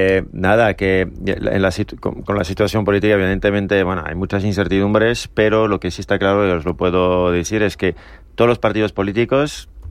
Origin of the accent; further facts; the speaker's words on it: France; accent: French; Spanish is a second language; Sí, con mi acento francés te puedo hablar de francés.